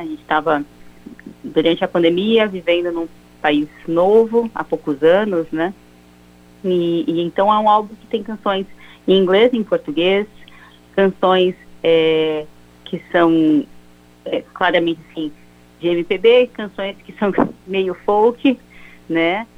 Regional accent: Ribeirão Preto, São Paulo, Brazil; Eu sou daqui de Ribeirão, né?

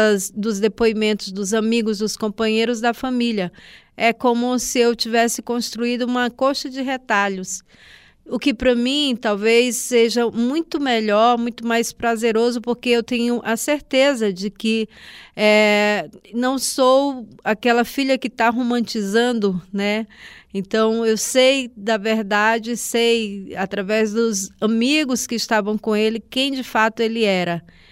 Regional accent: Rio Branco, Acre, Brazil; como eu fui criada em Rio Branco, né, estudava em Rio Branco

